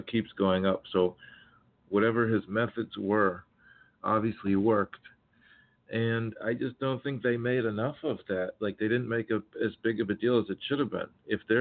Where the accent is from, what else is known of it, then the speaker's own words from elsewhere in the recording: Miami, Florida, United States; growing up in Miami, being a native of Miami, being born there and then growing up here